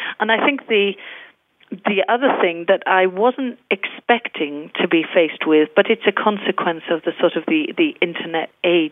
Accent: Wales, United Kingdom; I grew up in South Wales at a time when people were losing their jobs through mining

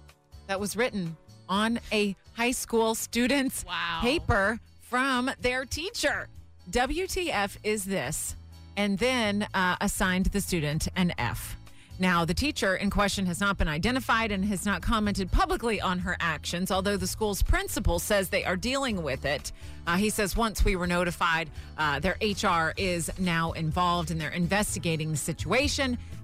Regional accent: Florida, United States; if you ever come across a crazy criminal out of my home state of Florida, please, these are my people.

